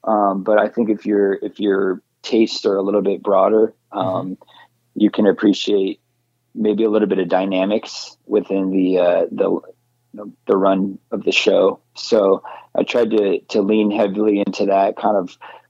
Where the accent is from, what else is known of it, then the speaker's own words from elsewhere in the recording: Phoenix, Arizona, United States; But, you know, growing up in the Phoenix area